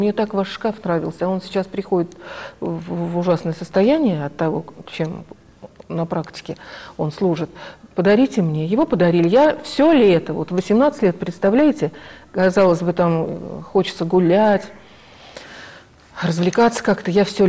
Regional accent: Tambov Oblast, Russia; born there; я родилась в Тамбовской области, угу. Но предки наши, казачество.

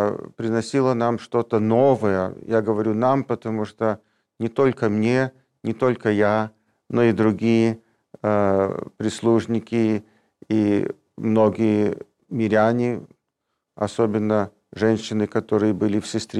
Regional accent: New York, United States; also born or lived in Salzburg; Приплыли мы на пароходе. Мне было 3 года. Я вырос в Нью-Йорке, в городе Нью-Йорк. Родители русские. Мы по-русски говорили. Бабушка тоже меня воспитала.

